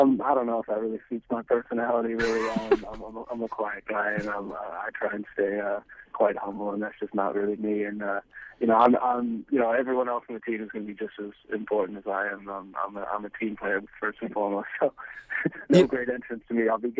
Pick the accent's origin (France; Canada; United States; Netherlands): Canada; just because growing up in Canada, there's a lot of other sports